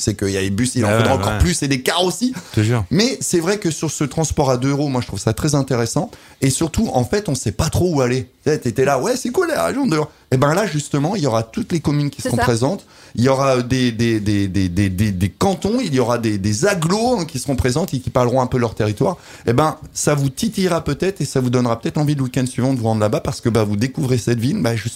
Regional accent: Occitanie, France; Je viens d'Aveyron, monsieur. Je connais la France.

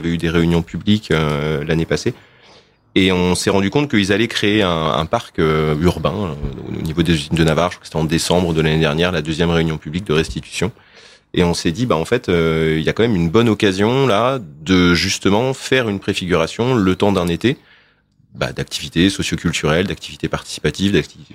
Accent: Évreux, Normandy, France; Parce que nous, on vient d'Évreux.

